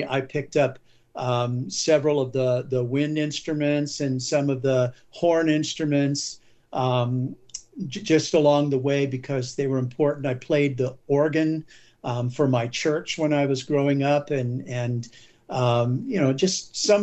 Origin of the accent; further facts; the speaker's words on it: Indiana, United States; which is taken from where I grew up on Lake Maxinkuckee in north central Indiana.